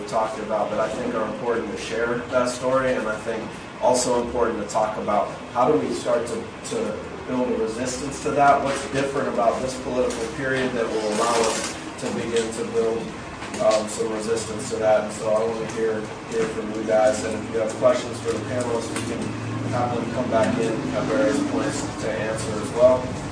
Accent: Seattle, Washington, United States; I'm from Seattle, and I know where I'm from, you know, they just closed 5 schools in our city

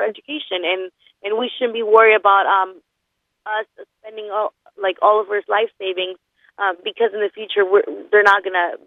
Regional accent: San Diego, California, United States; I'm from San Diego. I'm here representing San Diego City College.

